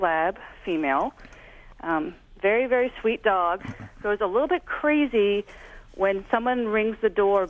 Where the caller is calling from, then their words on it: Anchorage, Alaska, United States; I'm calling from Anchorage, Alaska.